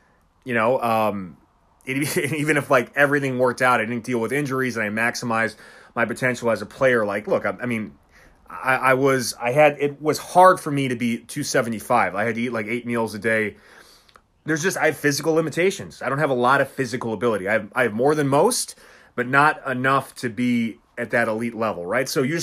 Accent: Milwaukee, Wisconsin, United States; because for me, I'm from Milwaukee, man. Like, this shit is so beyond what I could have possibly imagined growing up.

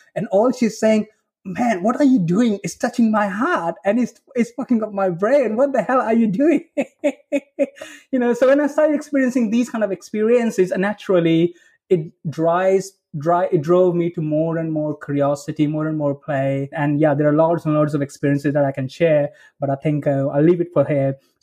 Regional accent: India; You know, I come from India

